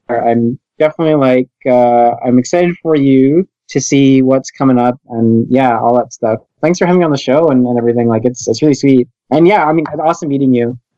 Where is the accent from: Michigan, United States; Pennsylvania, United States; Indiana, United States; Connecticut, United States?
Pennsylvania, United States; Philadelphia; now in Vancouver; So I grew up in Philadelphia. So I used to live like super close to it. It would have been super easy for me to go there. Now I live in Vancouver, so it's super far away.